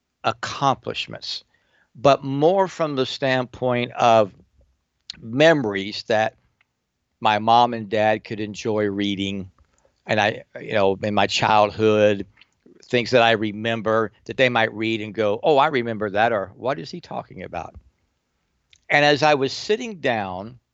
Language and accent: English; Indiana, United States; born there; I was born in Indiana. I was raised in cold country.